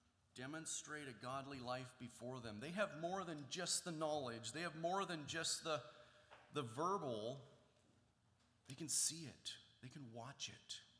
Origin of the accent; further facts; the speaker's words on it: Portland, United States; I know, I come from Portland. Maybe it's different here.